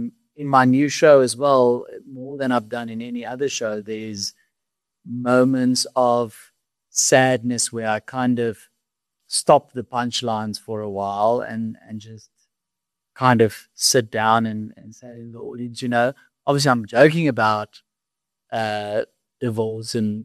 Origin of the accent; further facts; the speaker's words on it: South Africa; now in Australia; that proves that it's not just people laugh at me because I'm South African and I'm saying South African things which are making them laugh.